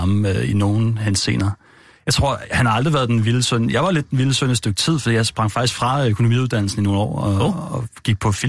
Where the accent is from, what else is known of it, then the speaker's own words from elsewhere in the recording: Hellerup, Capital Region of Denmark, Denmark; Jeg er født og opvokset i Hellerup.